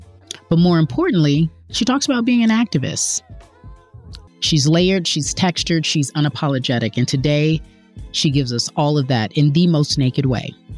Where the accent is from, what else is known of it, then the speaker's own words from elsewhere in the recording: Los Angeles, California, United States; And I have been going back and forth from LA to Brooklyn. I'm born and raised in LA.